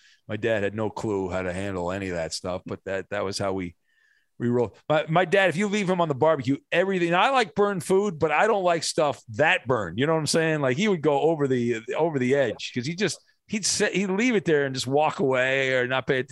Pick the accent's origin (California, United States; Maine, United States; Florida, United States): California, United States; because I grew up in Orange County, and she'd take us to Disneyland